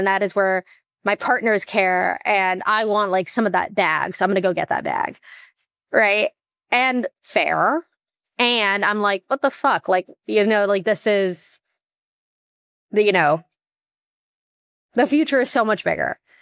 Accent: Austin, Texas, United States; So I grew up in Austin, Texas. I'm first generation American. First American in my family. My dad's German, my mom's Moroccan. They both immigrated to the US.

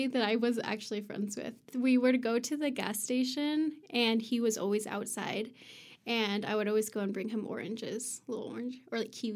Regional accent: Orem, Utah, United States; moved away as an adult; also born or lived in Hawaii; Well, I grew up in Orem, so super exotic. and I lived in Orem up until I moved to Hawaii when I was 18.

